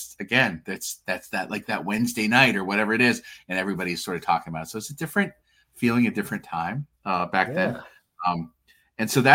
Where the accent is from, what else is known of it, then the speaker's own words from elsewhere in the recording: Delaware, United States; Oh, I grew up in Delaware.